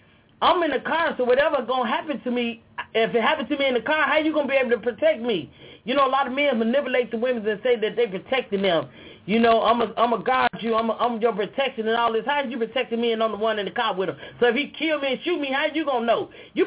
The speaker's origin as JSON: {"language": "English", "town": "Chicago", "region": "Illinois", "country": "United States", "tie": "born or raised there", "said": "I'm from Chicago, Illinois, from the West Side, from the Rockwell Project."}